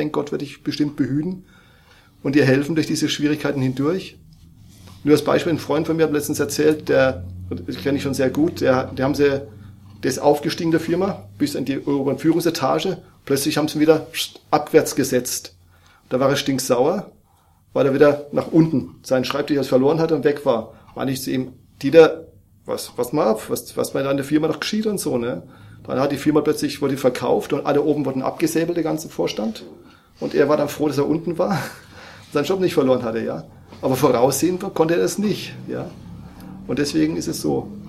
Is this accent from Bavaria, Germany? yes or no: yes; Schweinfurt, Bavaria, Germany; weil ich komme aus Schweinfurt.